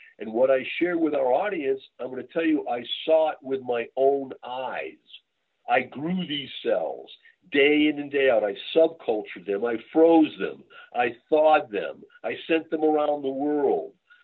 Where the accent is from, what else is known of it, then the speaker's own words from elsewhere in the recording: Springfield, Massachusetts, United States; I practice healthcare like Dr. John Maloney taught me growing up in Springfield, Mass.